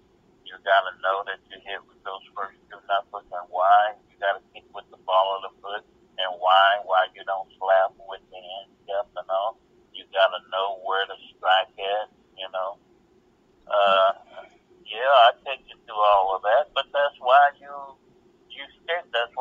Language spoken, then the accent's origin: English; Cleveland, Ohio, United States; also born or lived in Cincinnati; now in Wilmington, United States; I came from Cleveland, Ohio. I moved from Cincinnati up to Cleveland, Ohio, running different dojos all around Ohio at 7 different schools.